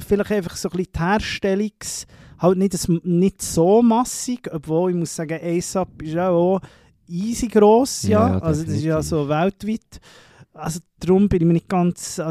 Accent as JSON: {"language": "German", "country": "Spain", "said": "Ich bin Spanier"}